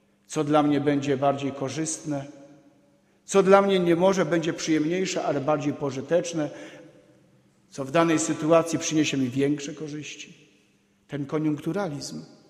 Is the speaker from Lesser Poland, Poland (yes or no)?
no; Gdynia, Pomeranian Voivodeship, Poland; powiedziałem, że jestem z Gdyni, ale powiedziałem to z dumą.